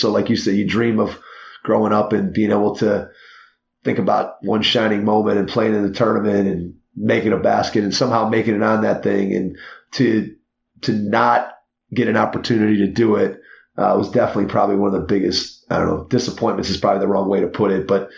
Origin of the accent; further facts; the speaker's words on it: Cleveland, Ohio, United States; But we're from Cleveland, so we drove from Cleveland up through the Upper Peninsula